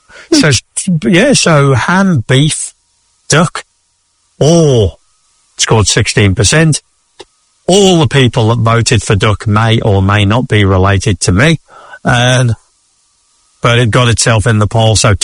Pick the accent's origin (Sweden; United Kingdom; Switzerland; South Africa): United Kingdom; England; Well, I am pretty English